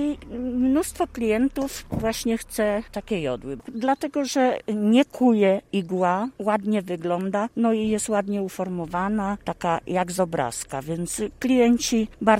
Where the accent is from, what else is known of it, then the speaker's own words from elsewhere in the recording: Stara Kopernia, Lubusz Voivodeship, Poland; jestem ze Starej Koperni.